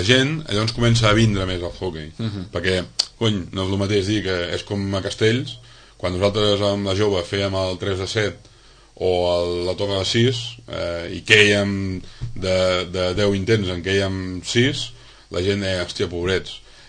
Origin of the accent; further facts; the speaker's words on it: El Vendrell, Catalonia, Spain; born there; jo tota la meva família és de Vendrell i sóc nascut a Vendrell